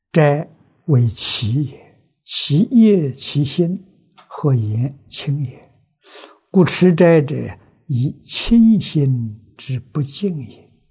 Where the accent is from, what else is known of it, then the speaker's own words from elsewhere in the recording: China; 过无是我们中国人说的啊